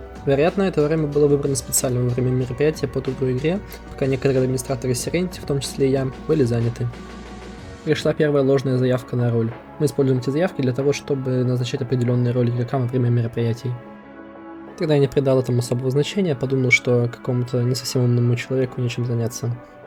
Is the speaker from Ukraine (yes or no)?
no; Russia; я родился и живу в России